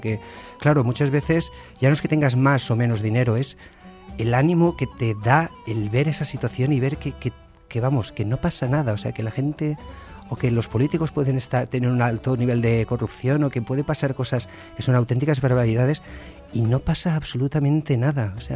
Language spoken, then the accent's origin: Spanish; Algemesí, Valencian Community, Spain; Que en Algemesí, en mi pueblo